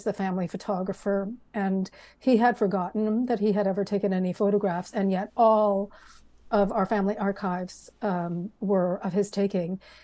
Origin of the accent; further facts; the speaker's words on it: Chile; something major happened in my home country, which is Chile